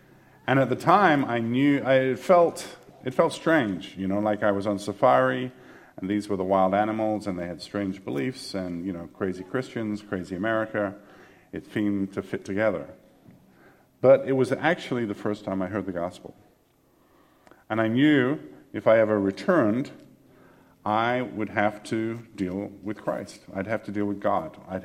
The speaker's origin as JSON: {"language": "English", "region": "England", "country": "United Kingdom", "tie": "born or raised there", "said": "I grew up in England. I'm a dual citizen, English and American, British and American."}